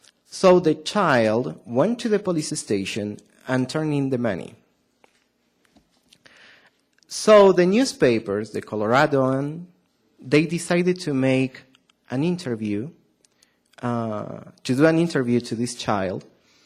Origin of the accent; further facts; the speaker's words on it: Argentina; English is a second language; I know that you today will pay a lot of attention because I have a really strong accent, okay? That's because I'm from Argentina.